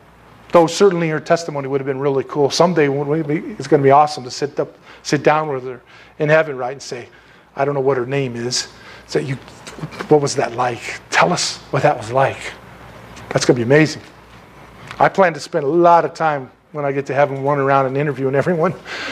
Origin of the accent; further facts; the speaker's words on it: San Diego, California, United States; I grew up in San Diego. It's where all the dude stuff comes from, right?